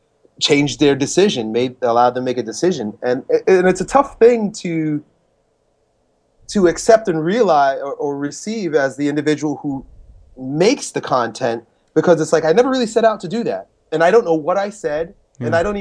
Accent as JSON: {"language": "English", "region": "New York", "country": "United States", "tie": "born or raised there", "lives_now": "St. Petersburg, United States", "said": "I grew up in Long Island."}